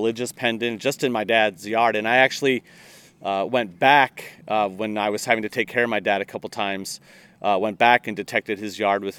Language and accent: English; Decatur, Illinois, United States; also born or lived in Dubuque, Iowa / Platteville, Wisconsin; now in Beloit, United States; I'm originally from Central Illinois, Decatur, Illinois, but I spent a lot of time living in Dubuque, Iowa and Platteville, Wisconsin before moving to Beloit.